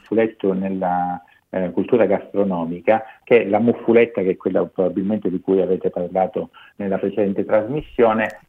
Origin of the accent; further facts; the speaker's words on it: Licata, Sicily, Italy; Per esempio a Licata, io sono di Licata